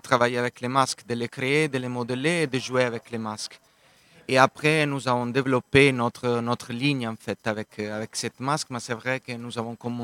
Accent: Italy; French is a second language; now in Switzerland; Je suis italien

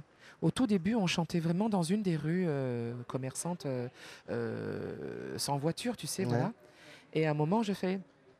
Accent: Montélimar, Auvergne-Rhône-Alpes, France; Moi, je suis native de Montélimar.

